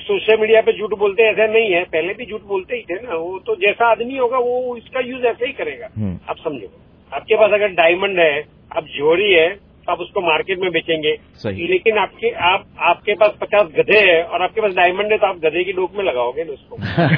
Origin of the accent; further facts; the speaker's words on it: Gujarat, India; first language Gujarati; Hindi is a second language; I am Gujarati गाय, तो मुझे हिंदी भी आती है और गुजराती इंग्लिश, उर्दू नहीं आती।